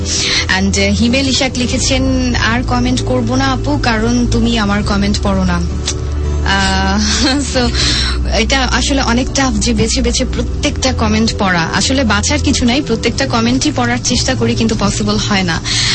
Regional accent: Agartala, Tripura, India; From India Agartala. I love to hair ভালোবাসার Bangladesh, because I love Bangladesh, আমি গর্বিত, আমি বাঙালি।

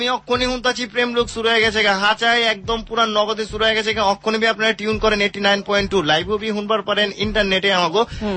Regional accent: Dhaka, Dhaka Division, Bangladesh; আমরা পুরান ঢাকার পোলা

